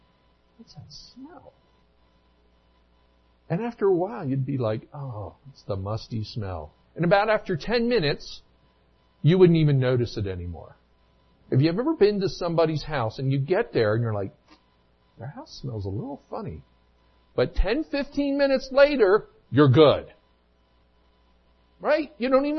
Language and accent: English; Delaware, United States; moved away; I used to live on the East Coast up till about 12 years ago. And when we lived on the East Coast, I grew up in Delaware. My wife grew up in Maryland.